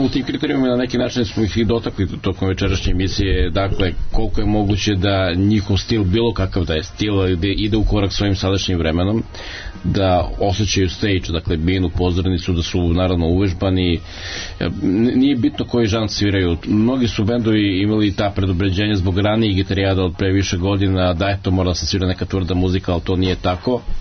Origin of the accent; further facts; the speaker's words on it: Serbia; kod nas u Srbiji